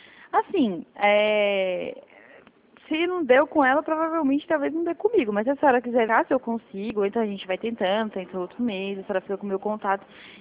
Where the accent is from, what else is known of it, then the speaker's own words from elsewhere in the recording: Brasília, Federal District, Brazil; Ah, de estado? Eu sou de Brasília.